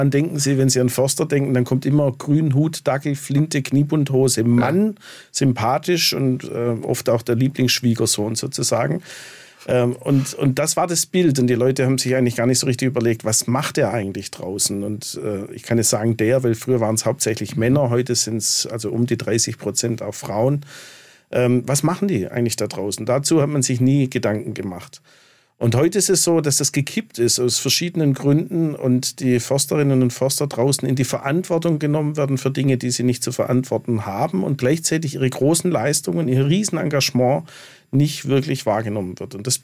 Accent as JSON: {"language": "German", "region": "Baden-Württemberg", "country": "Germany", "tie": "born or raised there", "said": "Ich bin auf der Schwäbischen Alb aufgewachsen. Um uns rum, wie für viele Menschen hier im Land, war überall Wald. Mein Elternhaus grenzte an eine Schafweide und direkt dahinter war eben Wald."}